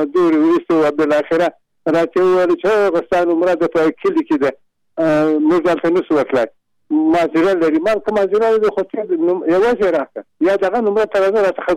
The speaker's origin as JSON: {"language": "Pashto", "region": "Nimruz", "country": "Afghanistan", "lives_now": "Kabul, Afghanistan", "said": "ټلیفون مې د کابل کړی، اصلا زه د نیمروز ولایت یم."}